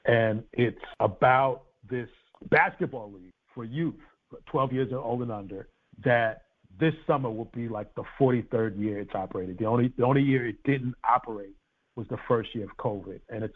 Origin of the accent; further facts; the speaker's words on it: Brooklyn, New York, United States; I grew up in Bedford-Stuyvesant in Brooklyn, and there were movie theaters right in central Brooklyn